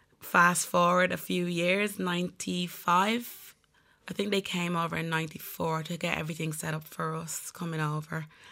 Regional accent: Montserrat; Okay, so I grew up in the Caribbean island of Montserrat. If a lot of people will know it, it's the Emerald Isle of the Caribbean. So it's very Irish.

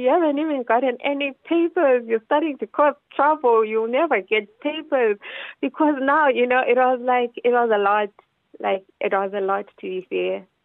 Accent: Zimbabwe; but I'm not Nigerian. That's an ethnic food for Nigerians. I'm a Zimbabwean.

